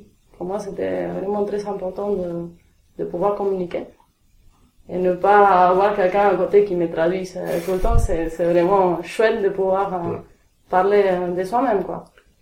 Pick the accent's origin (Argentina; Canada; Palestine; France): Argentina; Ushuaia, Tierra del Fuego; Je viens d'Ushuaïa. Ushuaïa, c'est la fin du monde. C'est à 1000 km de l'Antarctique. On a d'un côté la montagne et puis de l'autre côté, on a la mer. C'est éloigné de tout.